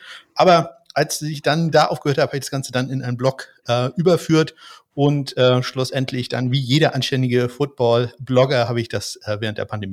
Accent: Kiel, Schleswig-Holstein, Germany; ich komme aus Kiel, gehe mittlerweile stark auf die 50 zu

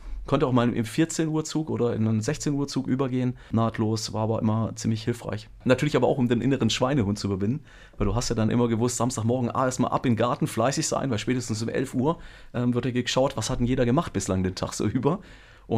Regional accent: Fellbach, Baden-Württemberg, Germany; Also ich habe tatsächlich in meiner Heimatstadt, ich sage eigentlich in meinem Heimatdorf, aber Fellbach hatte auch schon knapp 46.000 Einwohner, also war ein bisschen größeres Dorf

